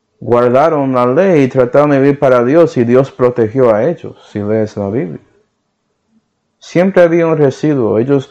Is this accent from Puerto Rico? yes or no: yes; Puerto Rico; Como yo sí soy puertorriqueño, pero asimilé y soy más americano que nada.